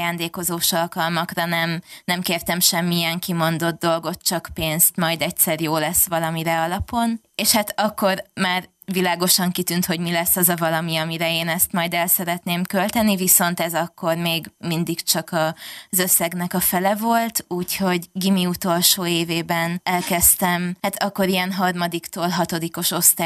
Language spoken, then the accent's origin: Hungarian; Hungary; elmeséltem nekik, hogy magyar vagyok, Magyarországról jövök